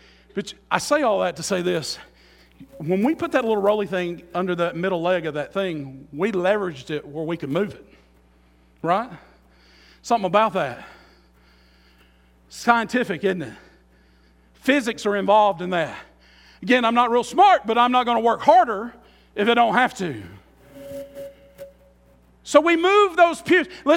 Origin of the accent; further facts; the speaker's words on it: Selma, Alabama, United States; born there; I was born in Selma, Alabama, and I lived all over the world.